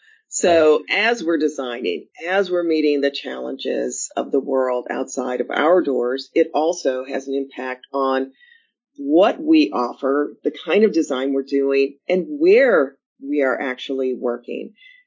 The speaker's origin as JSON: {"language": "English", "town": "Chicago", "region": "Illinois", "country": "United States", "said": "I'm from Chicago originally, again, the cold spot, but also the sort of home of great architecture, right?"}